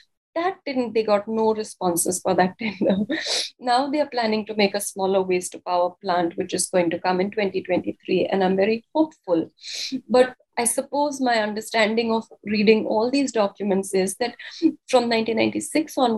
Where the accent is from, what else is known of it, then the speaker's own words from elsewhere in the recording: Italy; This could be, I'm from Italy.